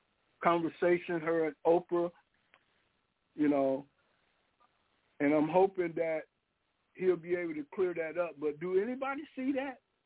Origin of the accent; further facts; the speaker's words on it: Georgia, United States; I'm from Georgia. I'm from Georgia, you guys. I'm 72 years old.